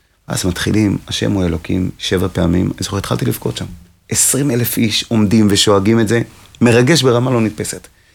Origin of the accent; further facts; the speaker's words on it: Jerusalem, Jerusalem District, Israel; בתור ילד ירושלמי שגדל והיה בכל המועד בכותל